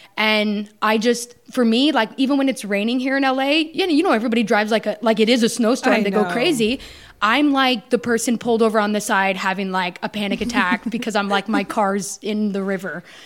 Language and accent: English; Canada; I grew up in Canada in the country, and I've never seen a storm like that in my life.